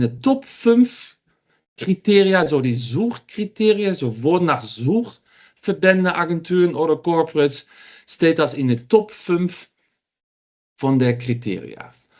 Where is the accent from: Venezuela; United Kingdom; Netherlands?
Netherlands; German is a second language; now in Düsseldorf, Germany; Ich komme aus Holland ursprünglich, hört man vielleicht auch ein bisschen. Und bin seit 7 Jahren wohne ich in Düsseldorf.